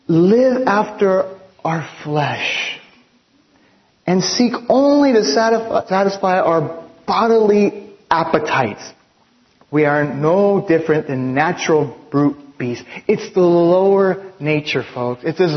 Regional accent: East Los Angeles, California, United States; I was remembering when I grew up in East Los Angeles.

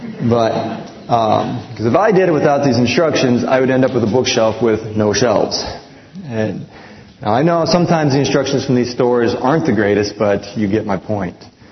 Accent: United States; You know, I grew up in America, and so, of course, I watched a lot of football when I was growing up.

